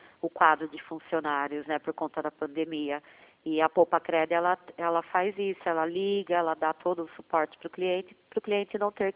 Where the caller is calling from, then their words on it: São Paulo, Brazil; do interior de São Paulo.